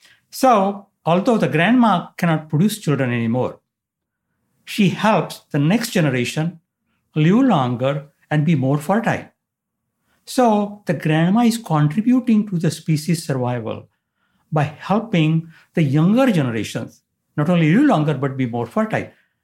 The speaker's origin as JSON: {"language": "English", "country": "India", "tie": "born or raised there", "said": "And then it suddenly struck me that what I grew up with in India was that older people are wiser."}